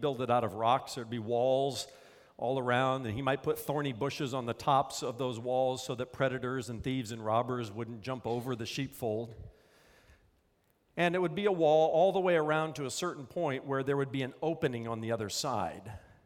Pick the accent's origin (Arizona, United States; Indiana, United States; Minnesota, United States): Indiana, United States; born or raised there